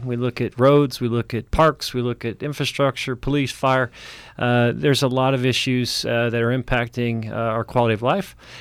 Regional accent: Tucson, Arizona, United States; First and foremost, I am a native Tucsonan. I grew up in Tucson. Went to school here and started an aviation career in Tucson.

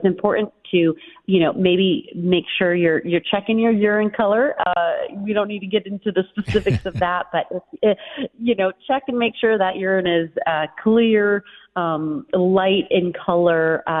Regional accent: Tucson, Arizona, United States; I'm from Tucson

